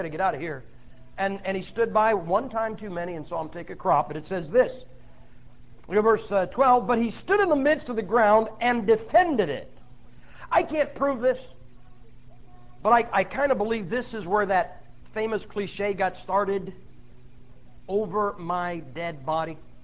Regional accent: United States; I am an American, guys. I really am.

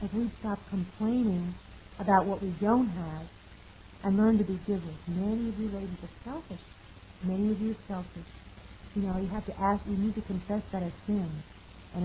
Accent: New York, United States; I was from New York, and I didn't know how to cook beans with bacon in it

